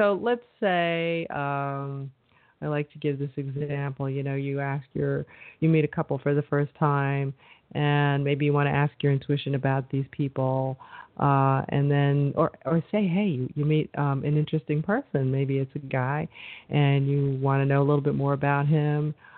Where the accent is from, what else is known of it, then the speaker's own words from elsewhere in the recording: New York, United States; But here, I'm from New York.